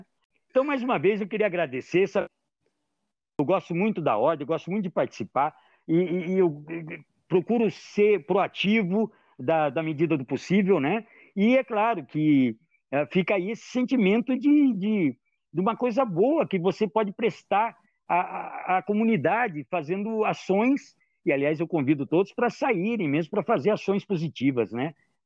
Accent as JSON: {"language": "Portuguese", "country": "Brazil", "said": "Eu não sou aquela pessoa apaixonada pelos Estados Unidos. Eu sou muito brasileiro."}